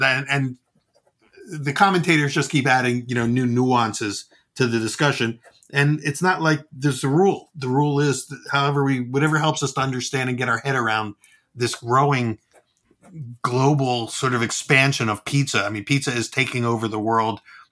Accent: New York, United States; or I still want to call it New York style, because I'm from New York and I do what I want to do.

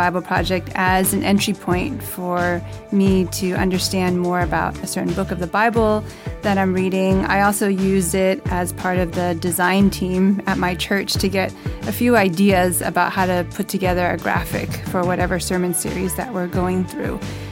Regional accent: San Francisco, California, United States; I'm from San Francisco, California.

